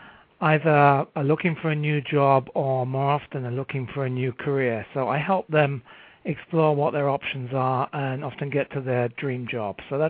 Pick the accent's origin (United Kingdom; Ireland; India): United Kingdom; England; now in United States; I'm from England originally, but I've been in the States for 15 years now.